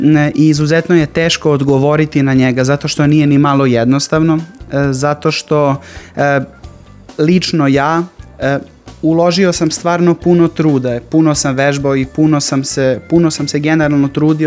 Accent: Niš, Southern and Eastern Serbia, Serbia; Ja sam inače Nišlija

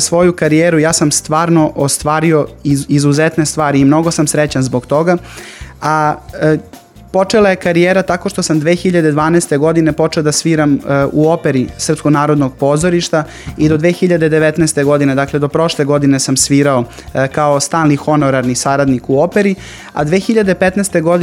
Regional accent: Niš, Southern and Eastern Serbia, Serbia; Ja sam inače Nišlija

